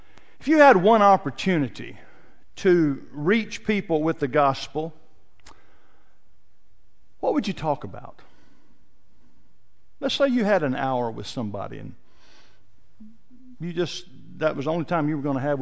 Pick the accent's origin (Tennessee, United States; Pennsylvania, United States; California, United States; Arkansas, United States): Arkansas, United States; Ball Knob; I grew up in Ball Knob, Arkansas, which is not far from here. It's on the other side of the state. It's a huge, huge metropolis of a town, as all of you know. But I love that. My parents still live there.